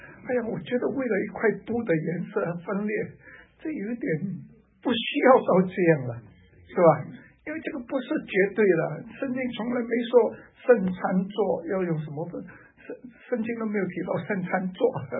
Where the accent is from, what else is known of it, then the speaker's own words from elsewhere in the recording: Singapore; 所以我们新加坡人很听话的啊，两个就是两个了。